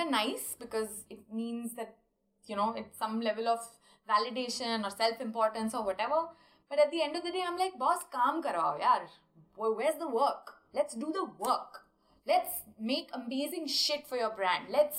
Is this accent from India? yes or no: yes; India; English is a second language; Just because I'm an Indian vendor and I'm working with someone from abroad, I have contracts.